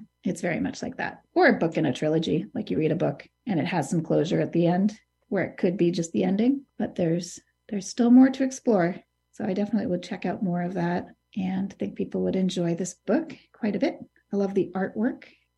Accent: Hudson, New York, United States

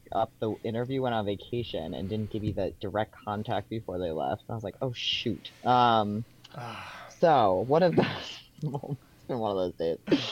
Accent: Gilboa, New York, United States; also born or lived in Washington, D.C.; I grew up in Gilboa, actually.

